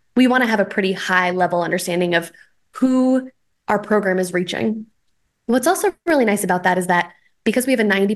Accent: Boulder, Colorado, United States; I am registered in Boulder, Colorado. I grew up on Wonderland Hill Avenue.

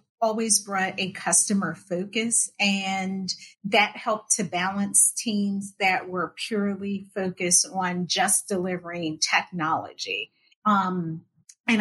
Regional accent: Philadelphia, Pennsylvania, United States; I'm from the East Coast, Philadelphia.

